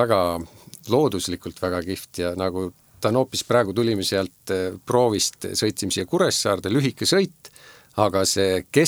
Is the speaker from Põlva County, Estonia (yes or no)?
no; Orissaare, Saare County, Estonia; ma olen kasvanud eks Orissaares